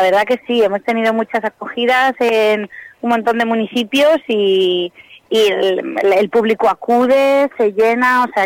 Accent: Torrelavega, Cantabria, Spain; Somos de Torrelavega.

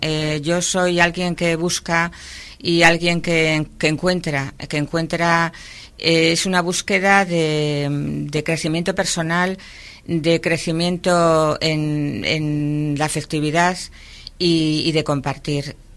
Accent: Basque Country, Spain; now in Laredo, Spain; en mi tierra natal con los montes y los valles de las Encartaciones, con la propia ría de Bilbao

